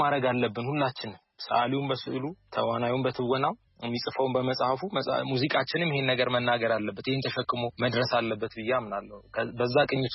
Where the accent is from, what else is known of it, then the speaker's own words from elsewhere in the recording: Addis Ababa, Ethiopia; እኔ ፒያሳ ነኝ ያደግኩት። መሃል ፒያሳ ሳድግ